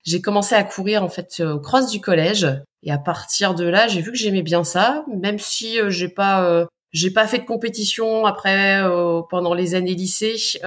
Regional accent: Hauts-de-France, France; now in Annecy, France; j'ai 36 ans. Je suis originaire du Pas-de-Calais. Maintenant, je ne dis plus que je vis dans le Pas-de-Calais, je dis que je suis originaire de là-bas. Ça fait une semaine que j'ai déménagé à la montagne, tout près d'Annecy.

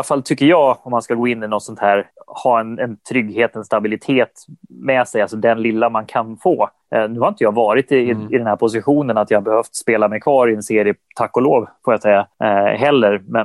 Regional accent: Sweden; Jag var ensam svensk i laget hela vägen fram till det

